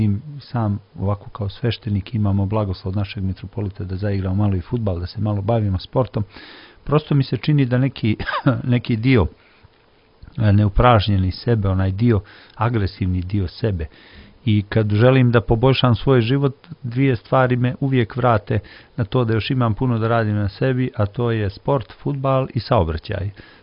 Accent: Podgorica, Montenegro; kod nas u Podgorici, a ima i Orlov krš na Cetinju

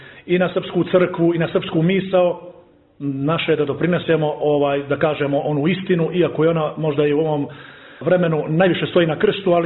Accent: Montenegro; mi smo Srbi, Crnogorci po državnosti, po čuvenju, po nacionalnosti smo Srbi. Ja sam srpski guslar iz korpusa srpskoga …

